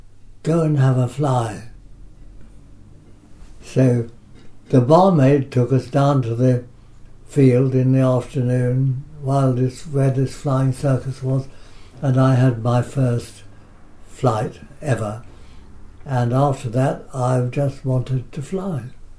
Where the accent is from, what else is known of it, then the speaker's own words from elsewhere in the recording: Tunbridge Wells, South East England, United Kingdom; also born or lived in Herne Hill; My father was in the trenches, and her father was in a pub in Tunbridge Wells. And my first memories are of the pub in Tunbridge Wells.